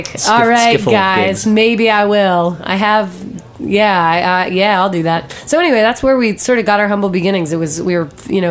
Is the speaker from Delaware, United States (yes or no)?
yes; Delaware, United States; I grew up in Delaware.